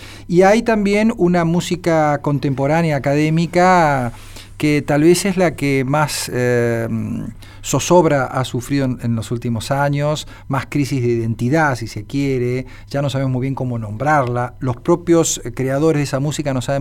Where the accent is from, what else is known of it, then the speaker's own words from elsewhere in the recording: La Plata, Buenos Aires Province, Argentina; Sí, es de mi ciudad.